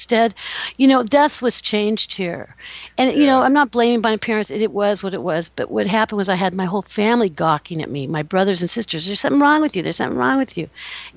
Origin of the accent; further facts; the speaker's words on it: California, United States; My parents are both from the East Coast, and they're very mellow. No, I grew up in Southern California, really down to earth and very low-key, and I'm a surfer.